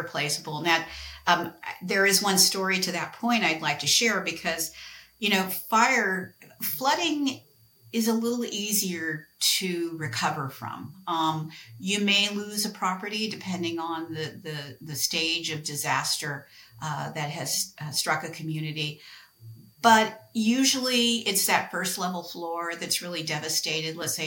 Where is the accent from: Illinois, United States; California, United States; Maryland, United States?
California, United States; Lodi; Oftentimes communities as my hometown of Lodi that I live in now, were established because of major movements, major historical movements, the rail lines, the railroad coming into California, established our community.